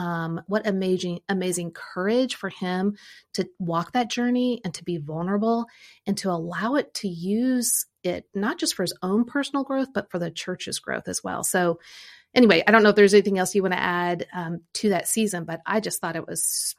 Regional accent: Midwest, United States; because I grew up in the Midwest, you can't just get a Ford little pickup truck with a little shovel on the front.

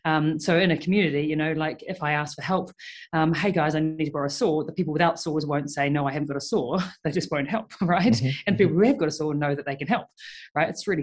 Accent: New Zealand; now in Melbourne, Australia; Well, I moved to Melbourne 6 years ago, 2015, and started my career as a vet over here. And I moved from New Zealand

